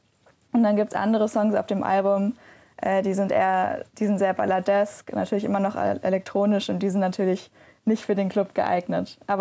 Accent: Berlin, Germany; ich bin in der Pappelallee aufgewachsen. Und das war sozusagen mein erster Wohnort hier in Berlin.

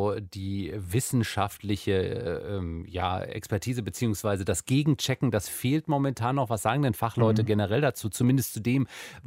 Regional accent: Mainz, Rhineland-Palatinate, Germany; born there; aus meiner Geburtsstadt Mainz.

